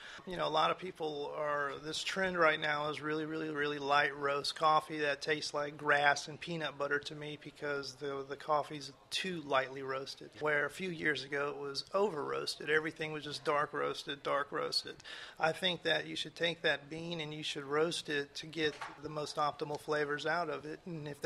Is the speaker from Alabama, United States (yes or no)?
yes; Mobile, Alabama, United States; Well, I'm from Mobile. I'm a Mobile kid, and I always had jobs working downtown Mobile.